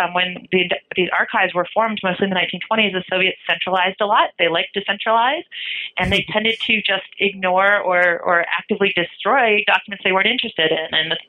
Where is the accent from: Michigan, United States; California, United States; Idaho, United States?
Michigan, United States; My name is Russian, of course, but I'm not, so I should say that. I come from Michigan. I'm not a Russian.